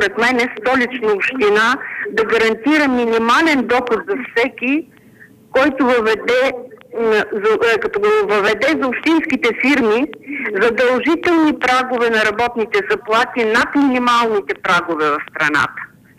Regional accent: Sofia, Sofia City, Bulgaria; born there; родена съм в София, завършила съм българска филология.

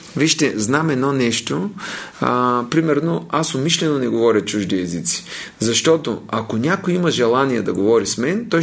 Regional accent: Gorna Oryahovitsa, Veliko Tarnovo Province, Bulgaria; Така, съм родом от Горна Оряховица

